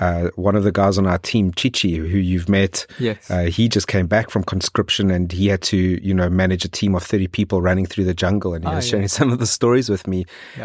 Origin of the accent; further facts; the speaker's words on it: South Africa; I come from South Africa where it's a blend of first and third and we've got our own rich history. And I'm a very proud and patriotic South African